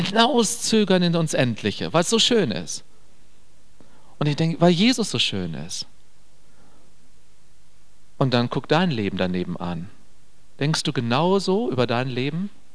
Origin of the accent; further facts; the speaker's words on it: Hannover, Lower Saxony, Germany; Und da habe ich gedacht, das ist so weit weg von meiner Heimat. Also wenn die anschließend alle lachen über mich, dann erfährt das in Hannover niemand.